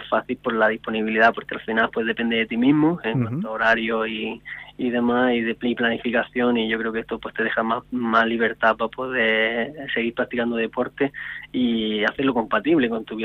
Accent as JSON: {"language": "Spanish", "region": "Andalusia", "country": "Spain", "tie": "born or raised there", "said": "A mí me gusta muchísimo salir aquí en el entorno de mi pueblo, la Sierra de los Filabres."}